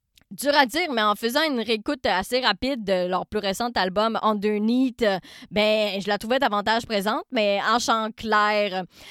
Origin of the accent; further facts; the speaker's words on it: Quebec, Canada; je viens de la Mauricie.